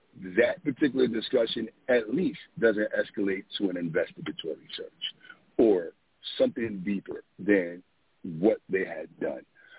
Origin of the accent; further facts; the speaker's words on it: Paterson, New Jersey, United States; And I'm from New Jersey. I'm from Paterson, New Jersey.